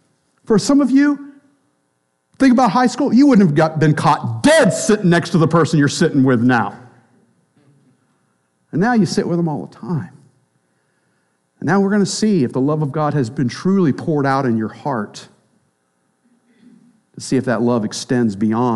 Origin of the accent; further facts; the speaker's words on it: the South, United States; You know, I grew up in the South, so I can say that.